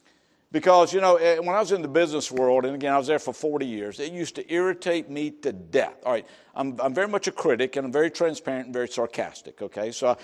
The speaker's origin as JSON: {"language": "English", "region": "the South", "country": "United States", "said": "Now, folks, I'm from the South."}